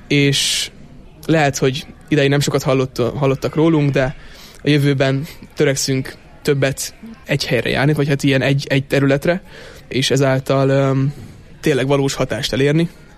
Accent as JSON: {"language": "Hungarian", "region": "Budapest", "country": "Hungary", "said": "mert ezt talán nem is mondtam még, hogy Budapestről származunk egyébként"}